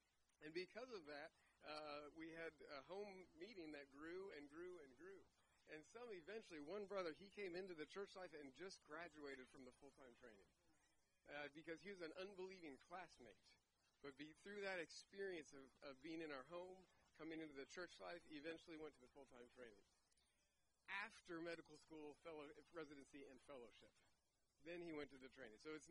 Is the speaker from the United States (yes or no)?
yes; Irving, Texas, United States; It's wonderful to be in Irving because I am from Irving.